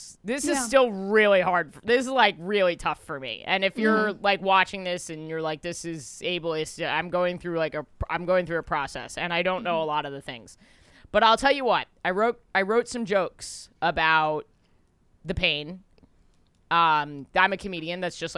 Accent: New York, United States; Because I just like expressing myself and, like, I'm a New Yorker or whatever.

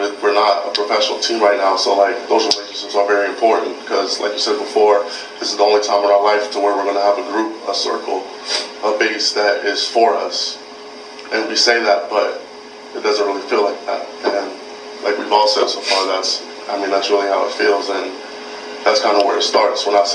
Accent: Georgia, United States; I'm from Georgia. I barely go home.

